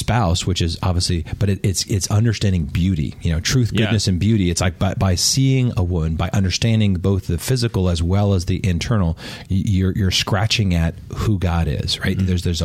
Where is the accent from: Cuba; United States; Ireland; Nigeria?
Ireland; for me, I'm Irish